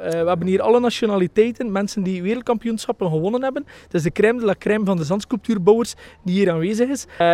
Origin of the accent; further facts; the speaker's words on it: Belgium; Ik blijf een Belg.